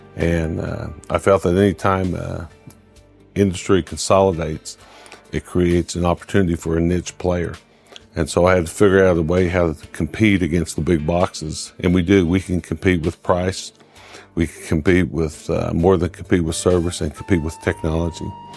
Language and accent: English; Oklahoma, United States; I grew up in Oklahoma, went to Oklahoma University on a football scholarship